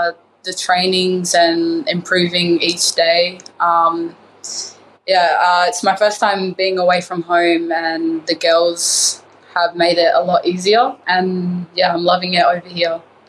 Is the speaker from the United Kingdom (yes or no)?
no; Perth, Western Australia, Australia; also born or lived in Albany, Australia; So I was born in Albany, which is 4 hours down south of Perth. That's the Mining. That's my dad's side. My mum's side is Barlodong, which is northern. And, yeah, I was raised in Perth.